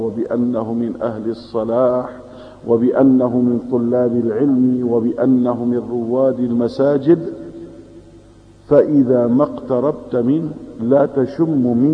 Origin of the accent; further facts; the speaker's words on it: Al-Bab, Aleppo Governorate, Syria; عن بلدتنا، في بلدة الباب شيء عجيب أيها الإخوة